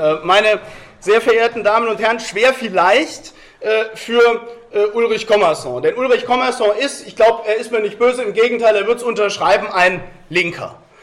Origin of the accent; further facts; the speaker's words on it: France; Als Franzose, der ich bin, das kommt ja noch erschwerend hinzu, habe ich in Frankreich immer dann, wenn ich durfte